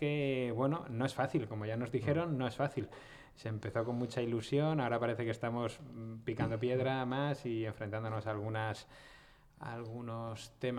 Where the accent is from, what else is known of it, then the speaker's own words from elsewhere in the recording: Alicante, Valencian Community, Spain; Nosotros que somos de Alicante